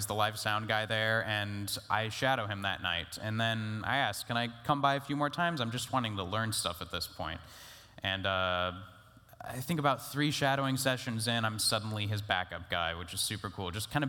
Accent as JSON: {"language": "English", "town": "Provo", "region": "Utah", "country": "United States", "tie": "born there", "also_born_or_lived": "Indiana / New York / Ohio", "said": "Going way back, I was born in Provo, Utah. My family, very Mormon at the time. But throughout my life, we quickly moved between Indiana and upstate New York and Ohio and back again and around and stuff."}